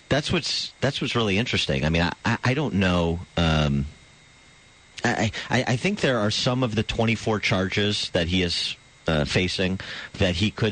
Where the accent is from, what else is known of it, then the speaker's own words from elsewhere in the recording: Illinois, United States; And this was in DuPage County. This was where I grew up in God's country, DuPage County